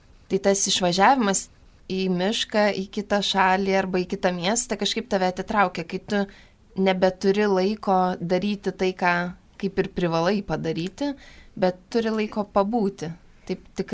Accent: Vilnius, Vilnius County, Lithuania; now in Kaunas, Lithuania; Šiaip esu iš Vilniaus Kalvarijų parapijos.

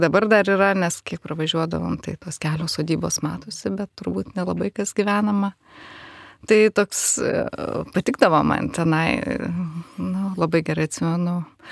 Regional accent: Kaunas, Kaunas County, Lithuania; augau Kaune, mokiausi Kaune, gyvenimo jau tokio suaugusio, subrendusio gyvenimo pradžia irgi buvo Kaune, bet dabar gyvenu Kauno rajone.

